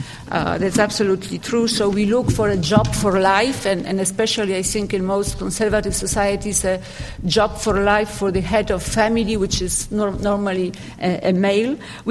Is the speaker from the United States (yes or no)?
no; Poland; English is a second language; I come from Poland.